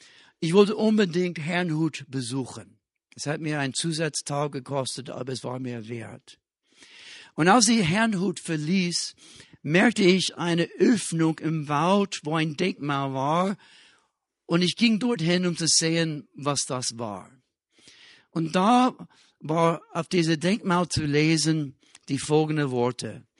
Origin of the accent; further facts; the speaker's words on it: Cincinnati, Ohio, United States; Wisst ihr, ich komme aus Ohio, Cincinnati, Ohio in USA.